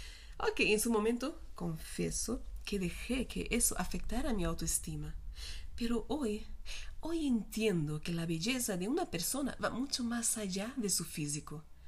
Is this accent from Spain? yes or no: no; Brazil; now in Mexico; soy una brasileña que vive en México